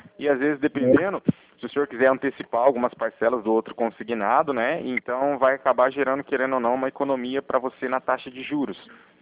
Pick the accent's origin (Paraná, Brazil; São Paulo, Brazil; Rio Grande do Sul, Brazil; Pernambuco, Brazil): Paraná, Brazil; Cornélio Procópio; Eu sou de Cornélio Procópio